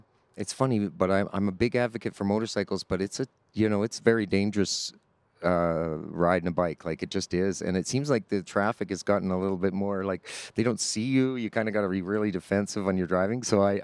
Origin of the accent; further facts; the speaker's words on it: Virden, Manitoba, Canada; born there; I was born in Verdon, Manitoba. And I had a house in Winnipeg, and we had sold it.